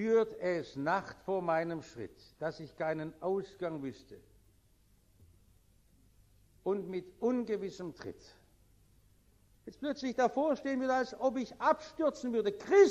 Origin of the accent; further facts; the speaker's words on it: Baden-Württemberg, Germany; auch als Schwabe sage ich, und ob schon